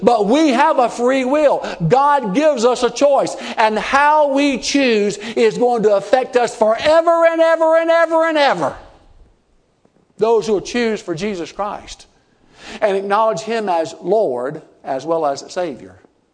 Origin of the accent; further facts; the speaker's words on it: United States; not because I'm Baptist, not because I'm American, not because I speak English